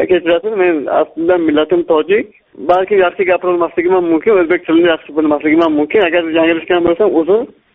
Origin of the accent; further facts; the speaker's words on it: Sariosiyo, Surxondaryo Region, Uzbekistan; Men Sariostadan, Surxondaryo viloyatining Sariostiyo tumanidan.